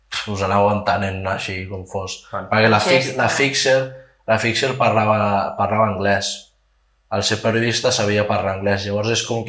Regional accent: Vilassar de Mar, Catalonia, Spain; jo visc allà al meu poble, a Vilassar de Mar, i visc just davant de la platja.

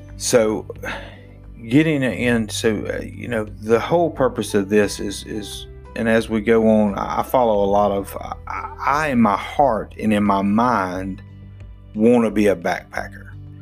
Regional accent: Louisiana, United States; now in Mobile, United States; Growing up in North Louisiana, living on the Gulf Coast in Mobile, alligators and snakes, they really don't bother me.

